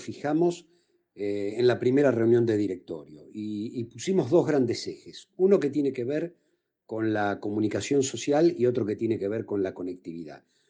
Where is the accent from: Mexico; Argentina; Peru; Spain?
Argentina; Así somos los argentinos.